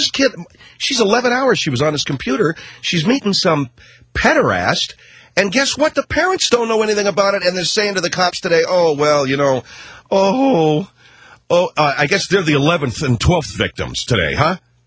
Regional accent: Arcadia, California, United States; Especially growing up where I grew up in Arcadia, there was mountains.

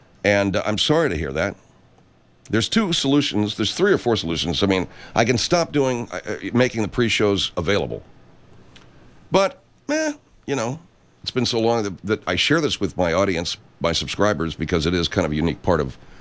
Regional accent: Arcadia, United States; I remember one year Arcadia, my hometown Arcadia, went pretty far in the Little League World Series.

